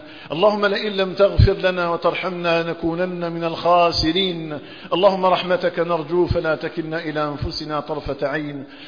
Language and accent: Arabic; Algeria; اللهم اجعل بلدنا الجزائر آمنا مطمئنا